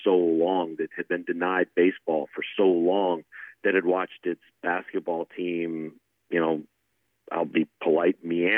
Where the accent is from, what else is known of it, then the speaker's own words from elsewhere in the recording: Denver, Colorado, United States; I was able to cover a Stanley Cup Finals in my hometown, and see that.